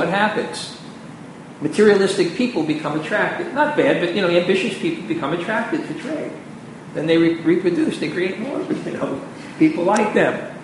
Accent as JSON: {"language": "English", "region": "New York", "country": "United States", "said": "And I'm from New York. I was in New York where no one would go through the Port Authority."}